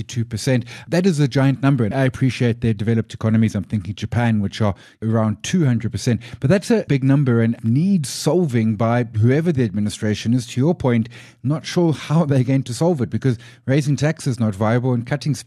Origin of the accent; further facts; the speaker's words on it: South Africa; And also, we are South African. This is our home. This is our country.